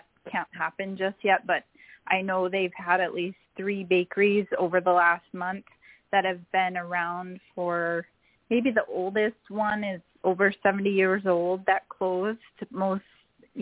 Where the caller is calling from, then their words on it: Kihei, Hawaii, United States; I am broadcasting from Maui in Kihei, Maui.